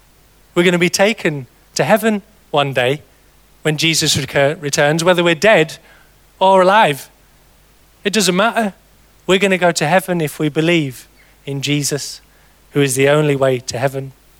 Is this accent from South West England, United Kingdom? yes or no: no; South East England, United Kingdom; we're from Kent, you might be able to tell.